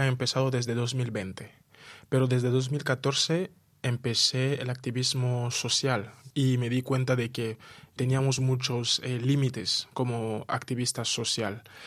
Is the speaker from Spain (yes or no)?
no; DR Congo; Spanish is a second language; vengo de la República Democrática del Congo. Soy congoleño de la parte oeste del país.